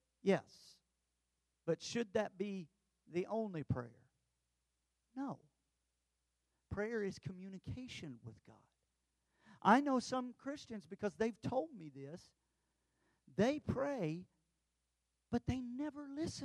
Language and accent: English; Tulsa, Oklahoma, United States; growing up in Tulsa, we knew about it